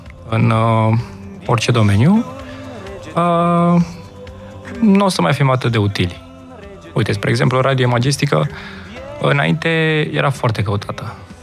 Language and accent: Romanian; Romania; Adică din școală să înțelegem că țara noastră e aici, da? Noi suntem români și atunci noi o să muncim pentru noi.